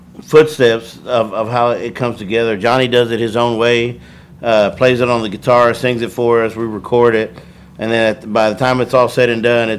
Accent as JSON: {"language": "English", "town": "Kyle", "region": "Texas", "country": "United States", "said": "So that's our first time actually playing out of town, because we're from Kyle area."}